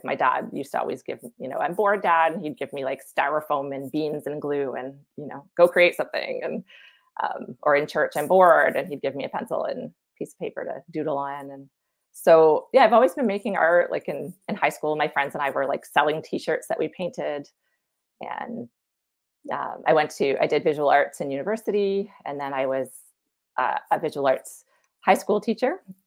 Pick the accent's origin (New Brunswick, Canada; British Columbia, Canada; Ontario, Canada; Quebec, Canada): Ontario, Canada; Newmarket; I went from the town I grew up in Newmarket, Ontario, to Waterloo, Ontario for school.